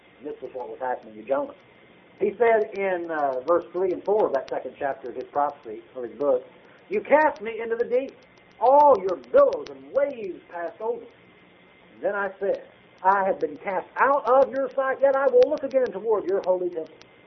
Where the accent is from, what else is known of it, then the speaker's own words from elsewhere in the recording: North Carolina, United States; I was raised on the Atlantic coast in North Carolina, and we went out often swimming in the ocean